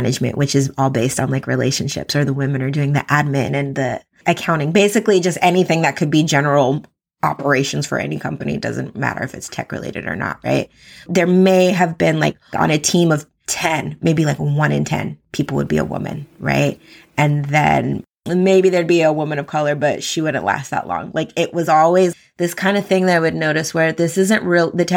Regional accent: California, United States; my experiences growing up in the Bay Area, like just like an hour outside of Silicon Valley, right? Like that's where I grew up. When I became an adult, like I moved to San Francisco.

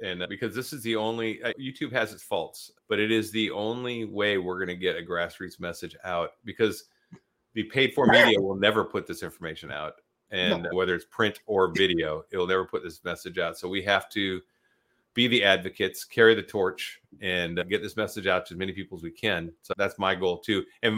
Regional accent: Texas, United States; I'm a Texan and an American, and I carry a sidearm where I go.

